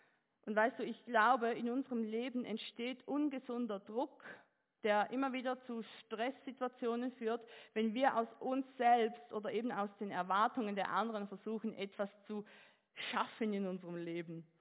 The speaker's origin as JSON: {"language": "German", "country": "Switzerland", "moved": "as an adult", "lives_now": "Germany", "said": "ich bin Schweizerin, ich komme nach Deutschland"}